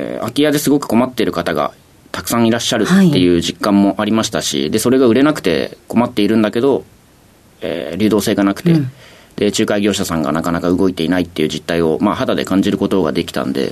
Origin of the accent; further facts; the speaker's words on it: Edogawa, Tokyo, Japan; also born or lived in Toyonaka; 大阪府の豊中市です。ただ1歳になる前ぐらいにはもう東京都の江戸川区に出てきてるんで、はい、こっちが地元ですね。